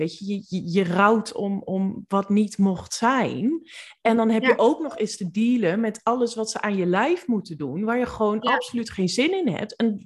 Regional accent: Winterswijk, Gelderland, Netherlands; Nou ja, we komen allebei uit Winterswijk en omgeving. En dat is meer Achterhoek zul je niet vinden, denk ik.

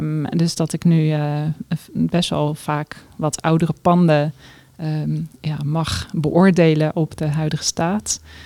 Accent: Maassluis, South Holland, Netherlands; 47 jaar. En ik kom uit Maassluis.

